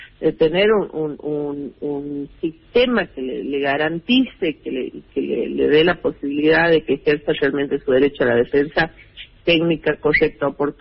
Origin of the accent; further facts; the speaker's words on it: Jujuy, Argentina; te lo digo como jujeña, yo soy abogada aquí de Jujuy